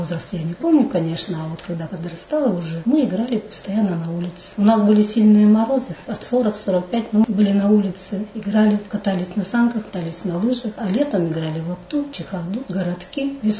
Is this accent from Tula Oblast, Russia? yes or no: no; Muzhi, Yamalo-Nenets Autonomous Okrug, Russia; Я родилась на севере, в Ямало-Ненецком округе, в селе Мужин.